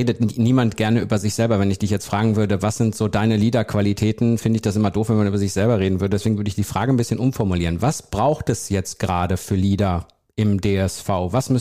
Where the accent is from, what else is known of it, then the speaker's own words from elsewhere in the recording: North Rhine-Westphalia, Germany; Ich komme aus NRW.